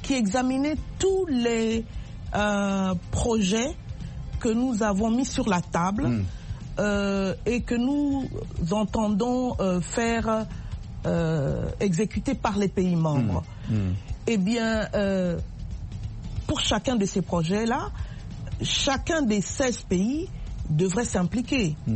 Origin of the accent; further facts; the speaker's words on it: DR Congo; Mais je serai là aussi, comme je suis congolaise, pour veiller à ce que, notre gouvernement aussi, ouais.